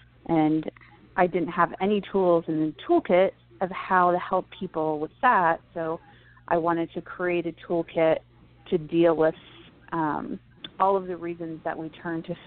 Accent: Midwest, United States; You know, I'm from the Midwest, so if somebody dies, you bring food.

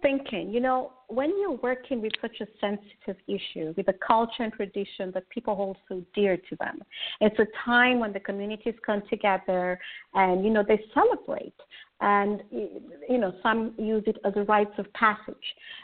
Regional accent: Kenya; I'm originally from Kenya

